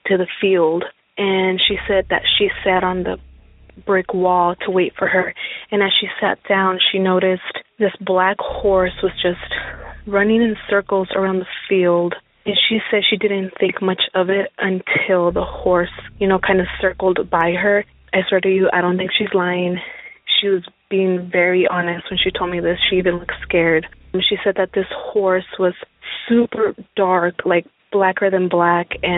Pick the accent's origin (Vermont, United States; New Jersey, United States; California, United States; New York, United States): California, United States; Highland; I'm from Highland, California.